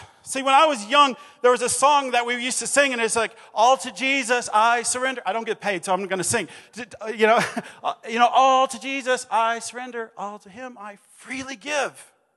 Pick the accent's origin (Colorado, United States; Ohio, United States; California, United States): Colorado, United States; Pagosa Springs; I grew up here in Pagosa riding my bike. I love Colorado.